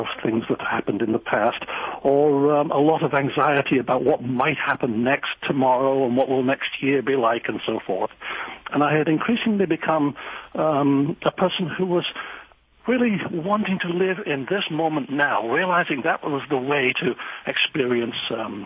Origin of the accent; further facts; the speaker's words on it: Yorkshire and the Humber, United Kingdom; It was a journey that began growing up in Yorkshire in northern England, and I had grown up in the Church of England, sung in the choir